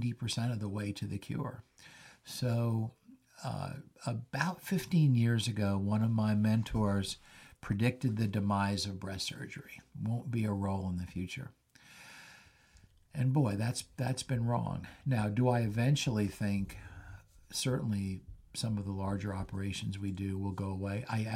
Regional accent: Louisiana, United States; You do know I'm not only 33 years old, but I'm from Louisiana.

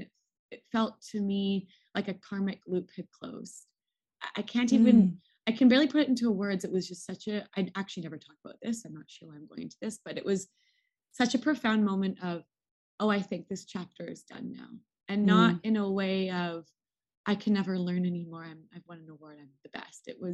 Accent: Vancouver, British Columbia, Canada; I'm from Vancouver

